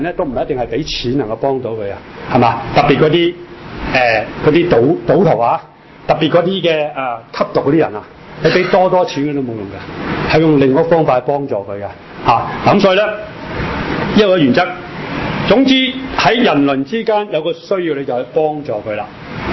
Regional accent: China; 傍晚就系逾节啦，即系我哋中国人嘅新年。

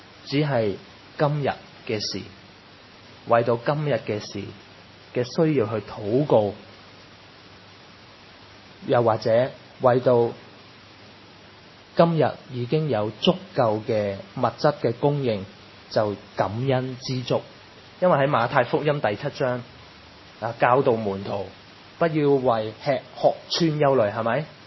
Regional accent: Chaozhou, Guangdong, China; 咁因为我係潮州人嚟嘅，咁潮州人呢咁係好传统拜嗰啲偶像，好迷信嘅佢哋。

